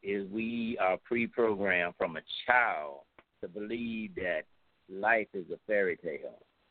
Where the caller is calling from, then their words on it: Gulf Breeze, Florida, United States; I'm calling from Florida, Gulf Breeze area.